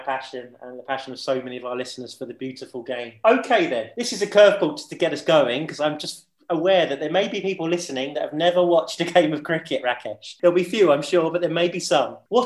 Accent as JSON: {"language": "English", "town": "Beckenham", "region": "London", "country": "United Kingdom", "tie": "born or raised there", "said": "I was brought up in Beckenham, Kent, next to the cemetery where W.G. Grace is buried."}